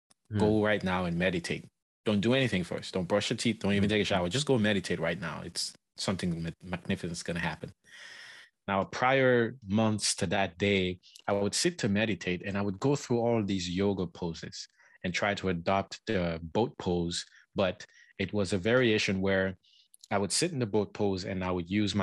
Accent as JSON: {"language": "English", "country": "Cameroon", "tie": "born or raised there", "said": "I was raised in West Africa, in Cameroon, where meditation is like a taboo. Like we're raised either Catholic or Muslim."}